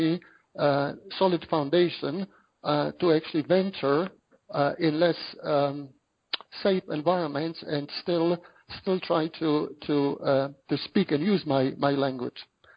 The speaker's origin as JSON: {"language": "English", "country": "Canada", "said": "And being a Canadian, obviously, I I have to be fluent in French or semi-fluent in French."}